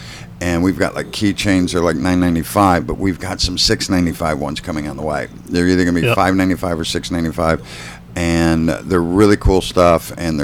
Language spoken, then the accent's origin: English; Wisconsin, United States; I mean, I was born in the Midwest. I did northern Wisconsin and all the rest of that stuff.